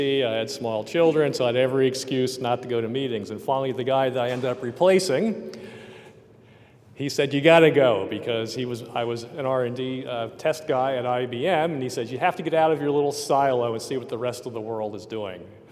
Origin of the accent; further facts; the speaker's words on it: Virginia, United States; I'm from Washington, D.C. area, Northern Virginia, and SMPTE is very popular there.